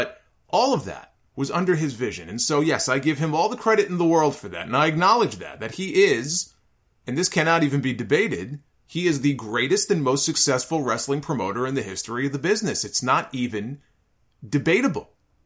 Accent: New York, United States; I grew up in New York. I grew up in the Northeast.

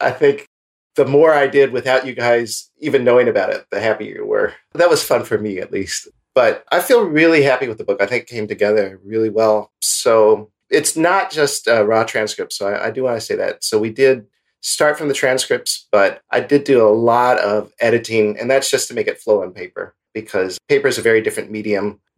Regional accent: Columbus, Ohio, United States; I'm a philosopher from Columbus, Ohio.

